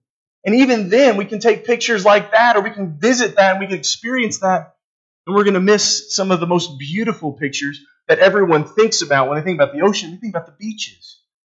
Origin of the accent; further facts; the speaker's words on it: United States; I was raised here in America where we didn't care.